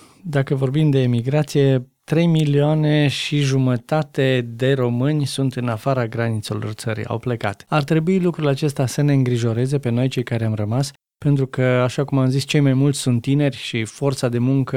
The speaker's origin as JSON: {"language": "Romanian", "country": "Romania", "said": "De ce suntem așa de reticenți la valul de emigranți, noi ca români? Totuși, milioane de români sunt plecați din țară."}